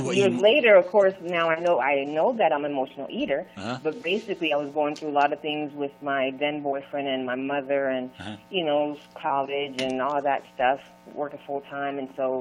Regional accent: Panama; now in Atlanta, United States; I live in Atlanta, of course, but I'm originally from Panama.

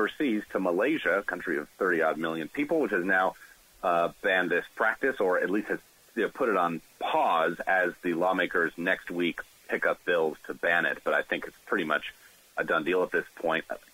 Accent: Massachusetts, United States; I grew up in Massachusetts at a time when we had Republican governors in the 90s

